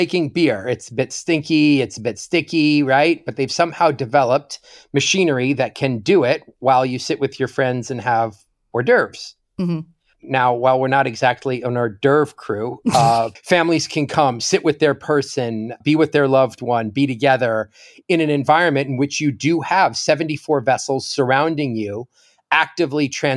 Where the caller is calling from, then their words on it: Seattle, Washington, United States; I am joining you from my sofa. In Seattle, Washington.